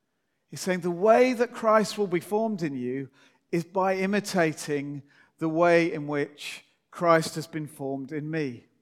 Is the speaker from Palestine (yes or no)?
no; England, United Kingdom; And that's what we do as English people, isn't it? We don't want to push ourselves forward.